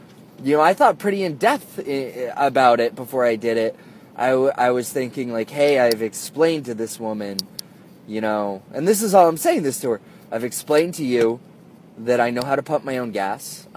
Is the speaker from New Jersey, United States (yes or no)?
yes; New Jersey, United States; don't worry, I'm from New Jersey, but I've lived here long enough, I know how to pump my own gas